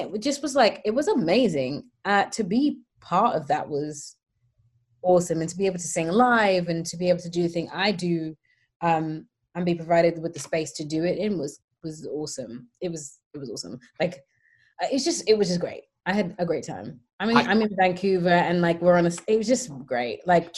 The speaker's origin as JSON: {"language": "English", "country": "United Kingdom", "said": "it's a great honor to be included in that as a British woman"}